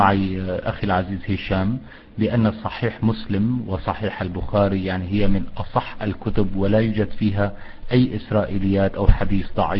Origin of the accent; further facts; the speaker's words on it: Syria; now in Europe; أنا من سوريا.